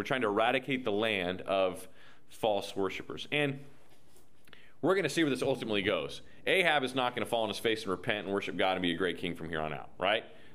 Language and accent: English; Texas, United States; Now, I'm from Texas. You know, when you have rain coming in, it is big.